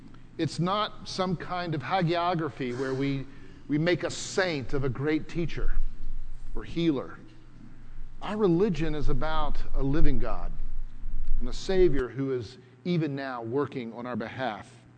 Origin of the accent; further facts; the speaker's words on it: the South, United States; Now, I would think, as a Southerner, it's all sort of odd to me